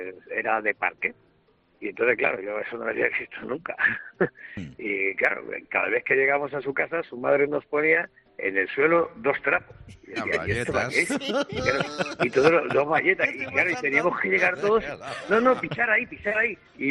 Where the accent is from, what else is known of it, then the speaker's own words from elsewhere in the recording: San Nicasio, Community of Madrid, Spain; born there; yo soy del año 67 y nací en San Nicasio